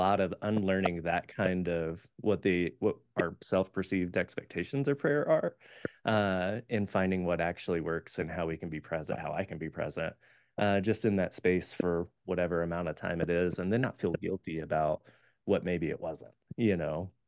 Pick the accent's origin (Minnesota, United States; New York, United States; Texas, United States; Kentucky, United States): Texas, United States; at least in my experience with prayer growing up in Texas